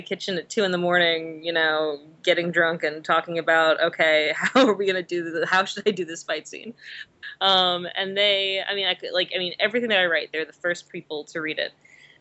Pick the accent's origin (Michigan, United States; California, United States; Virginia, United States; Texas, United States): Virginia, United States; Richmond; now in New York, United States; where I'm from in Virginia, I'm from Richmond, and my father lives in the city and my mother lives out in the counties, like a stone's throw from horse country.